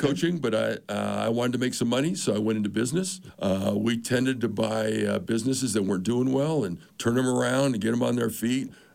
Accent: Reno, Nevada, United States; I grew up in Reno, Nevada a long time ago.

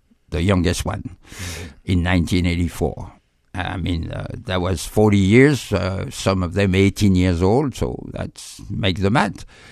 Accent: Normandy, France; We are all the family married. We are originally from Normandy. So we have this house in Normandy.

